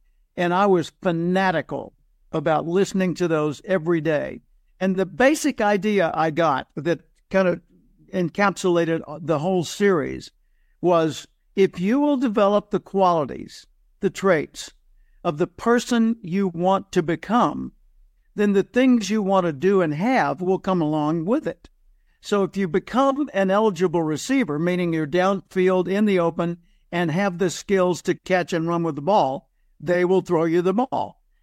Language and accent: English; Little Rock, Arkansas, United States; born there; Yeah, I was born in Little Rock, Arkansas, and my dad was a telephone repairman